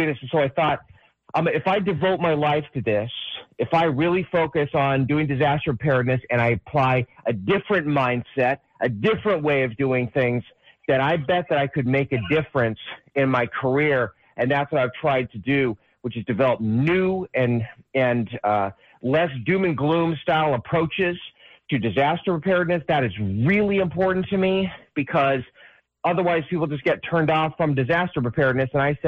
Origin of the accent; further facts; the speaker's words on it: Mission Viejo, California, United States; I grew up in a place called Mission Viejo, California.